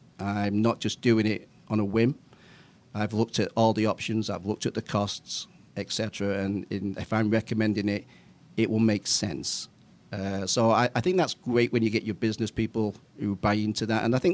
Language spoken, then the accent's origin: English; United Kingdom; I'm British.